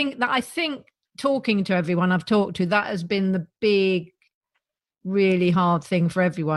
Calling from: South East England, United Kingdom; I'm calling from our place in Sussex. Down. I'm by the seaside

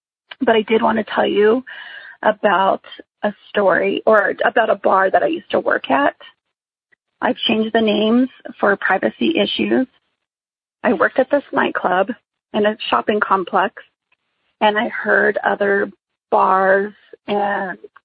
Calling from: New Mexico, United States; I am calling from New Mexico.

